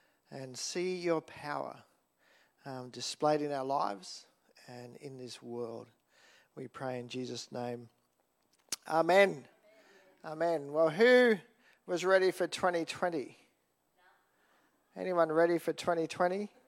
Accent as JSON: {"language": "English", "country": "Australia", "said": "I love being an Aussie, but one of the things can serves us well and can serve us not so well is that whole thing of, oh, she'll be right."}